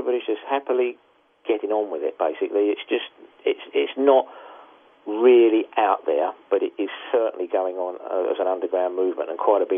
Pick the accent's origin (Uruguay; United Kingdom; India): United Kingdom; I mean, we're British. We're sort of just stiff upper lip.